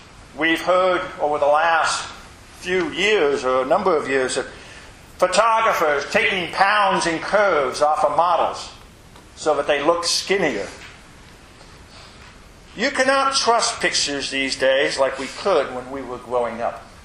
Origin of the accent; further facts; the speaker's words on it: Richmond, Indiana, United States; when I was growing up in Richmond, Indiana, a town of about 42,000 people